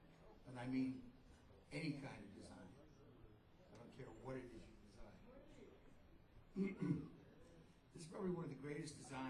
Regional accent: Worcester, West Midlands, United Kingdom; I'm from Worcester, England. Mm-hmm. The middle heartland of England.

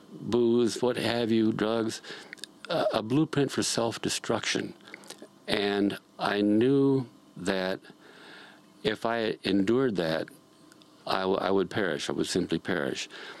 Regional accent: Cleveland, Ohio, United States; born there; I was born in Cleveland, Ohio, in 1935.

